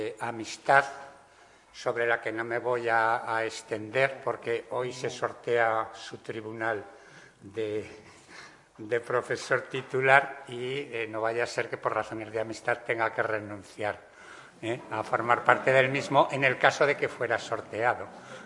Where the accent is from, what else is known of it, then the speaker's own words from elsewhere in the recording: Aragon, Spain; yo estoy aquí entre dos colosos y soy un enanito aragonés